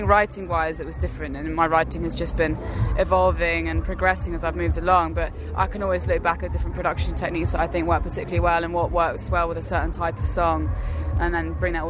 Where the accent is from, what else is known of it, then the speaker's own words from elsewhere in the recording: South East England, United Kingdom; now in London, United Kingdom; I'm part Finnish. From my dad, and part Finnish, part Scottish, part English, but I grew up in Hampshire, and now I live in London, spent a bit of time in Brighton, so I've kind of been moving around.